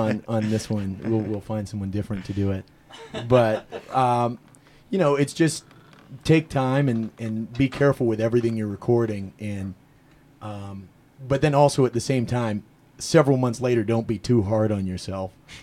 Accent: Tucson, Arizona, United States; I am from Tucson, Arizona, here where we're recording

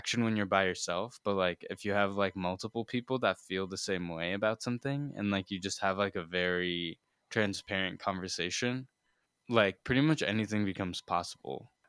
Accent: India; she's from Malaysia and I'm from India

